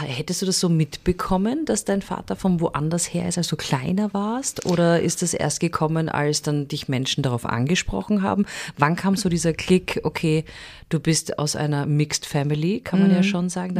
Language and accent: German; Vienna, Austria; wir sind ja doch in Wien aufgewachsen